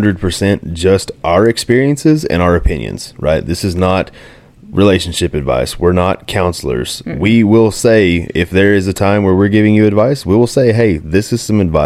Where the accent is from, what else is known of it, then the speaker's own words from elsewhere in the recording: Oklahoma, United States; you mentioned we're from Oklahoma. This is the reddest state that there is.